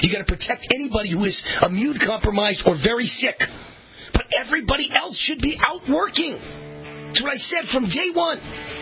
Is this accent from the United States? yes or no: yes; Nevada, United States; Are you listening, Nevada Governor Steve Sisolak? My home state governor, are you listening?